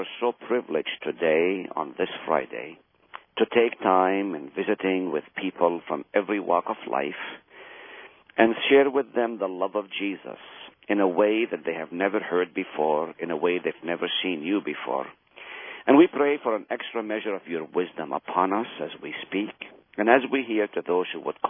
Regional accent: Israel; I heard that often growing up in the Middle East, specifically in Israel.

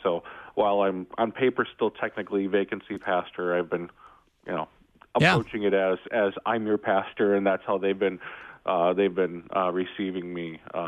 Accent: Green Bay, Wisconsin, United States; now in La Crescent, United States; As a cheesehead myself, I was born and raised in Green Bay. I knew where La Crosse was.

